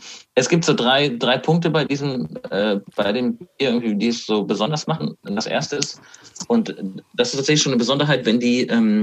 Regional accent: Hameln, Lower Saxony, Germany; in der Nähe von Hannover. Da komme ich auch her, aus der Hamelner Region.

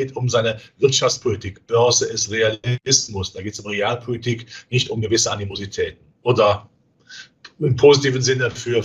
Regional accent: Rhineland, Germany; Ja gut, ich bin Rheinländer, da gilt man als verrückt

